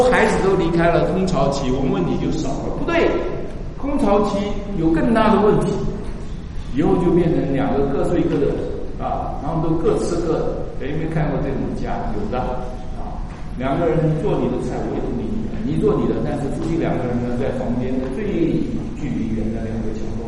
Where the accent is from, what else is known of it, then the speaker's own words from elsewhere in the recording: China; 他看出来我们中国人的问题。